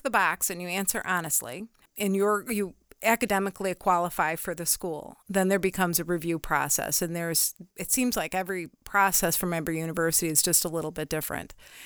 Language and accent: English; Illinois, United States; I'm from Northern Illinois, and I'm a border state with Wisconsin.